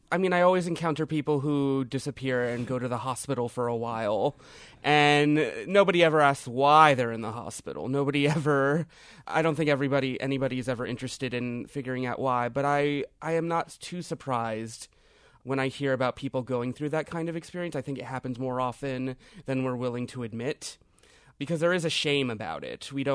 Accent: Miami, Florida, United States; And yeah, I'm from Miami. I own that a lot.

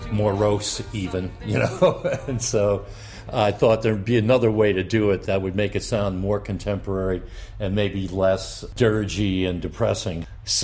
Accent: Upper Darby, Pennsylvania, United States; I grew up in a post-war housing development just outside of West Philadelphia. It was called Westbrook Park. It was a typical sort of Philly, Baltimore area, row housing development.

